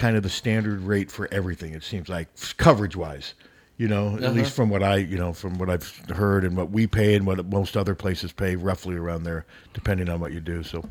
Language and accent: English; Des Moines, Iowa, United States; But Zabel lived two blocks from me growing up in Beaverdale